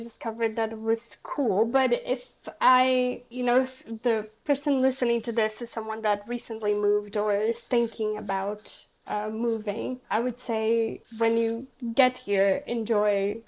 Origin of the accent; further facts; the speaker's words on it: Brazil; whenever I say that I'm from Brazil to someone that's local, they immediately ask why.